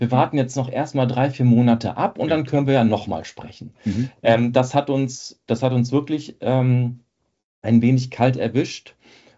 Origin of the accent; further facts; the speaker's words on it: Northern Germany, Germany; Und das Thema ist ja wirklich sehr dröge, wie man bei uns im Norden sagt